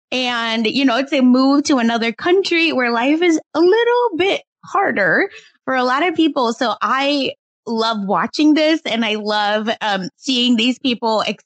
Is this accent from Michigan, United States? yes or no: no; California, United States; But I'm from the Bay Area and I currently work for a nonprofit